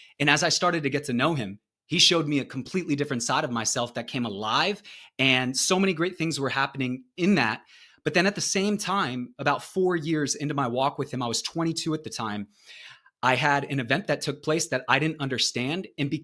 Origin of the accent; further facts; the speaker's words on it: Arizona, United States; I grew up in Arizona. That's still where I live right now.